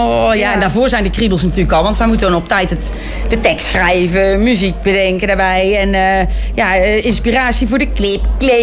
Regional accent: North Brabant, Netherlands; Ja, want wij komen uit Schoenlappersland.

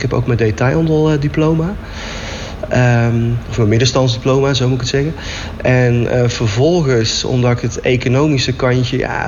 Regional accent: Oudenbosch, North Brabant, Netherlands; uit Oudenbosch in dit geval

